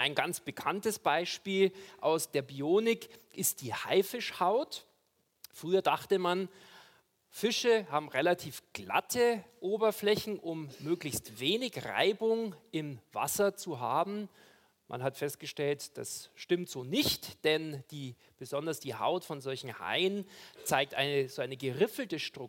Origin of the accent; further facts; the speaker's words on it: Regensburg, Bavaria, Germany; born there; also born or lived in Chicago; Ich bin gebürtiger Regensburger. Ich habe in Regensburg Biochemie studiert, habe mich dann Richtung USA aufgemacht, um da einige Jahre in Chicago zu arbeiten.